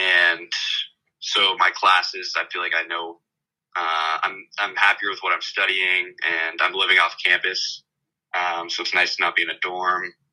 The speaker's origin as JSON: {"language": "English", "region": "California", "country": "United States", "said": "I'm from the Bay Area, like near Palo Alto in California"}